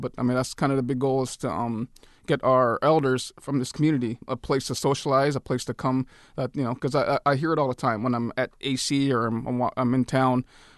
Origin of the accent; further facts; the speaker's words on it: Akiachak, Alaska, United States; When I was growing up in Akichuk, that was always a big focus, was to have, once a month get-togethers with elders